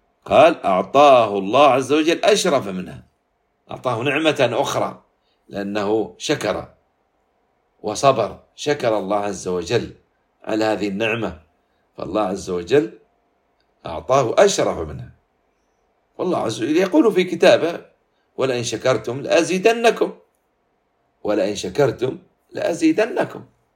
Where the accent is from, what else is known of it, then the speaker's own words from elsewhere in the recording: United Arab Emirates; أن يحفظ بلادنا الإمارات وبلاد